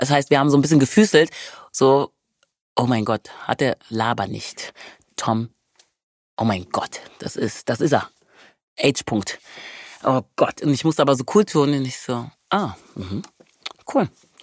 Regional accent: Wermelskirchen, North Rhine-Westphalia, Germany; Ich sagte, aus dem Bergischen Land. Dann war er erstmal so, woher kommst du denn? Ich sagte, Wermelskirchen.

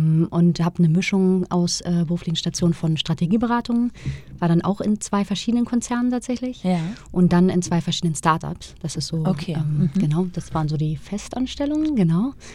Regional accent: Hamburg, Germany; Und ich komme ja auch ursprünglich aus Hamburg

